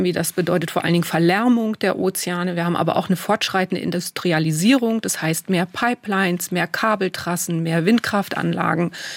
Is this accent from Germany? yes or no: yes; Dortmund, North Rhine-Westphalia, Germany; Ich bin in Dortmund groß geworden übrigens und nicht in Essen